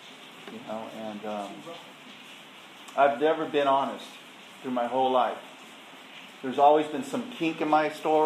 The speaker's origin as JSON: {"language": "English", "town": "Guadalupe", "region": "California", "country": "United States", "tie": "born or raised there", "also_born_or_lived": "Fort Worth", "said": "I was born in Fort Worth, Texas. I don't know anything about Texas. Zero. My parents moved a lot. My dad was in the service. And we landed in Guadalupe, California in the year of 1962."}